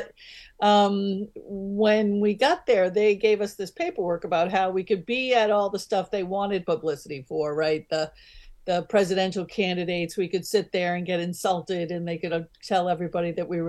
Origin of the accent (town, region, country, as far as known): Pennsylvania, United States